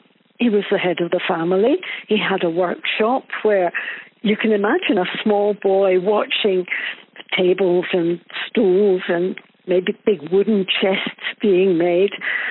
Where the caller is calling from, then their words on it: Italy; Well, as you know, I'm calling from Italy, and as you also know, I'm sure, we're on lockdown.